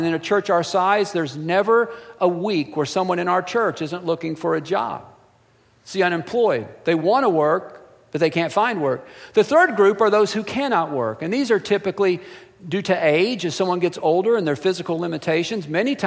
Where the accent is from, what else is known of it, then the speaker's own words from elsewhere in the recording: the Ozarks, United States; Well, I was raised in the Ozarks, and we called it toting.